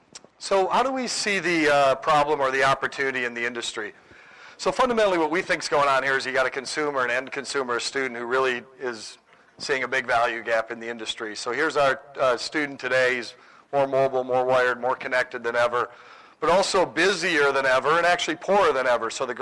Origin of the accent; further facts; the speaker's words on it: Minnesota, United States; welcome to my home state. I'm a Minnesotan, so grew up about 50 miles south of here.